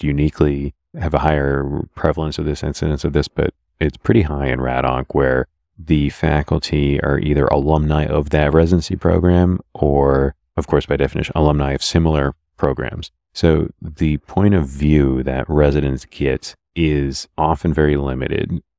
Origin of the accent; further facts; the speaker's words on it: Keene, New Hampshire, United States; now in Rutland, United States; I grew up next door. I grew up in Keene. So Keene is about an hour and 20 minutes from here